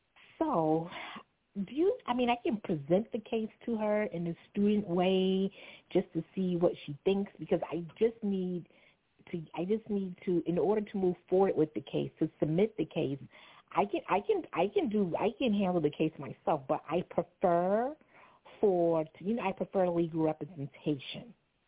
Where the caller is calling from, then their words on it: Bethpage, New York, United States; I'm calling from Bethpage, Long Island.